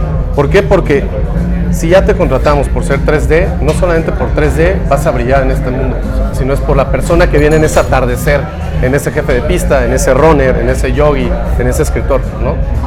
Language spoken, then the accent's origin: Spanish; Mexico; nuestra importancia como mexicanos.